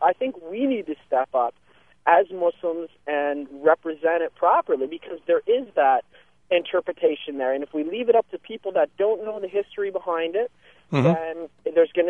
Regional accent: Toronto, Ontario, Canada; born there; as Muslims living in North America, I mean, personally, I was born in Toronto in Canada

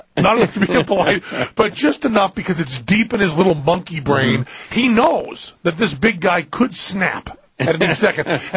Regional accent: New England, United States; I'm from New England, So I don't like being touched. I really don't like being touched.

